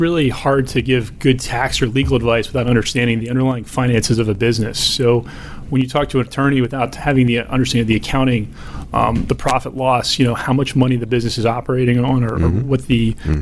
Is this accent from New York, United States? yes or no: no; Pikesville, Maryland, United States; I grew up on the mean streets of Pikesville, Maryland.